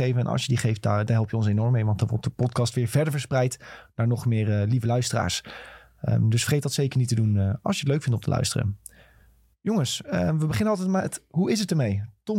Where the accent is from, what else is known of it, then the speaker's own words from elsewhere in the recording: Zaltbommel, Gelderland, Netherlands; we lopen misschien even de stad in Bommel dan, waar ik ben opgegroeid.